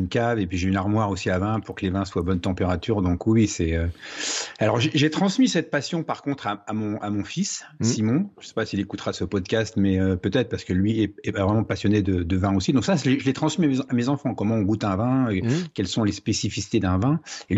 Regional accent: Troyes, Grand Est, France; born there; En fait, moi, je suis né dans une région viticole. Je suis né à Troyes, dans l'Aube, donc pays du Champagne.

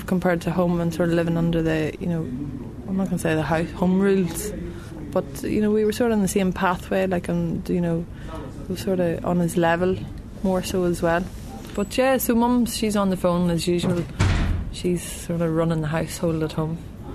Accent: Northern Ireland, United Kingdom; I'm originally from County Tyrone

